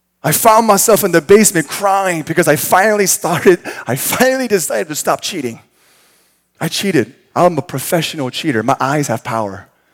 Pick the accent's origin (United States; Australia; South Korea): South Korea; And I was raised in Korea.